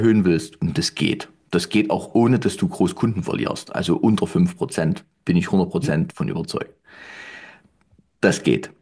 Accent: Leipzig, Saxony, Germany; ich komme aus Leipzig. Da gibt es 600.000 Einwohner, aber ganz ehrlich, die Stadtteile sind auch bloß kleine Dörfer, ne, die so zusammengefügt sind.

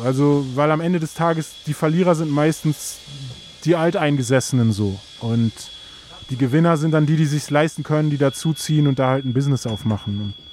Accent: Berlin, Germany; ich komme aus Moabit

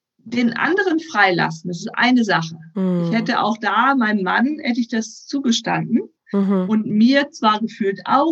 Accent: North Rhine-Westphalia, Germany; Der kam aus meiner Heimatstadt, aus der Nähe meiner Heimatstadt, aus Bünde.

